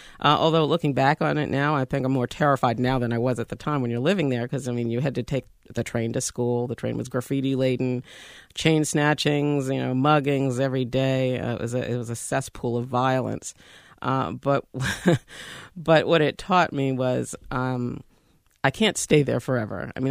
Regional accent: Durham, North Carolina, United States; I'm very proud to have that as my hometown, and I still live here

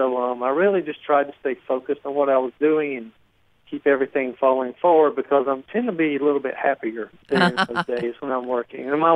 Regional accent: Mississippi, United States; And so I'm from South Mississippi, but I've lived in Oxford, I've lived in Hattiesburg, I'm in Columbus now, I've lived abroad.

